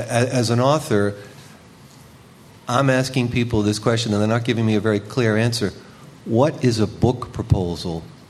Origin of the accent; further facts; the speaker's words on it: Ireland; I'm an Irishman